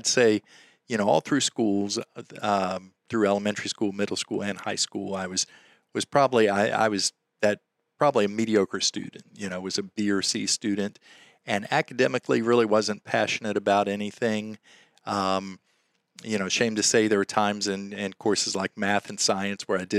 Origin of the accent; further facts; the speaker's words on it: Hampton, Virginia, United States; I was born and raised in Hampton, grew up in the Northampton area